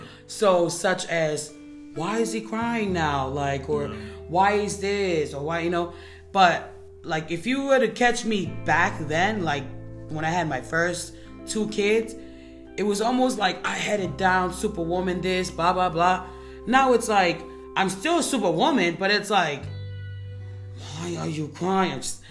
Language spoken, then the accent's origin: English; Tonga; I think when I was growing up in Tonga